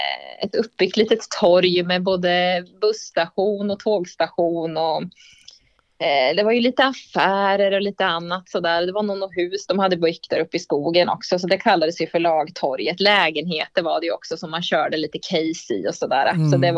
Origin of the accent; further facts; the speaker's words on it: Västervik, Kalmar County, Sweden; Nej, jag är född och uppvuxen i Västervik och har spenderat större delen av mitt liv där.